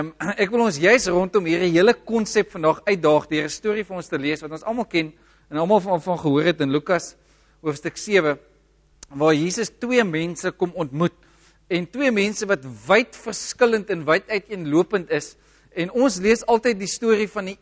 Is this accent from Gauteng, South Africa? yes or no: no; Caledon, Western Cape, South Africa; en ek kom van Caledon af.